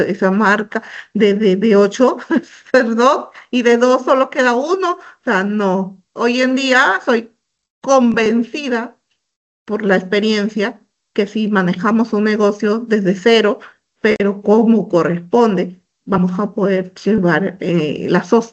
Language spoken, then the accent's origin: Spanish; Peru; El país mantiene un ecosistema del emprendimiento muy fuerte acá en el Perú.